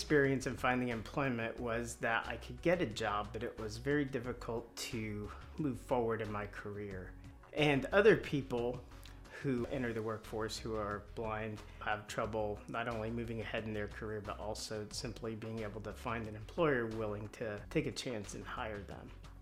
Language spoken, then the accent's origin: English; Columbus, Indiana, United States; I grew up in South Central Indiana in a small town called Columbus, and I split my time growing up between there and Indianapolis, Indiana